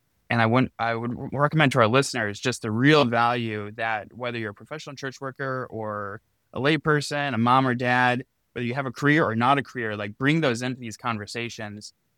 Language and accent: English; Chicago, Illinois, United States; I grew up in Chicago, and he took the train from the suburbs of Chicago downtown.